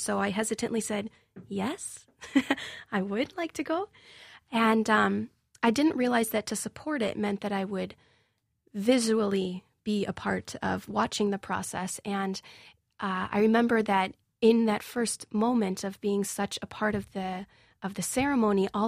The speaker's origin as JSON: {"language": "English", "town": "Chicago", "region": "Illinois", "country": "United States", "tie": "born or raised there", "said": "Chicago was actually the biggest culture shock of the entire process, because, you know, I was coming to my hometown where I expected to feel so familiar with everything, but all of a sudden I kind of felt like the foreigner."}